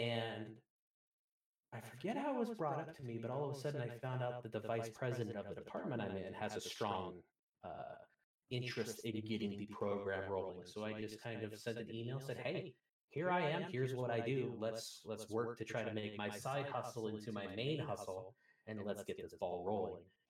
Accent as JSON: {"language": "English", "country": "Poland", "tie": "born or raised there", "said": "So the cool thing about me working for WSU is that I was pretty much born and raised in Poland."}